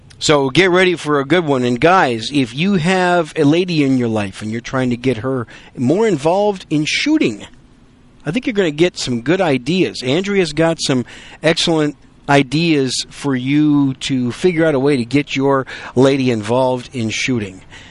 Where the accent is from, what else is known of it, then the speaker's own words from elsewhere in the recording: Wisconsin, United States; also born or lived in New York City; I was born in New York City, raised in Wisconsin. Now I live in the great gun-friendly state of Texas.